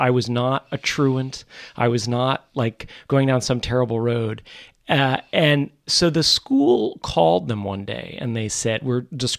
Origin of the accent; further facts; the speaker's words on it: New York, United States; also born or lived in Manhattan; As a really little kid, I was born in Manhattan. I'm a third generation born in New York City, but then mostly grew up out in the suburbs.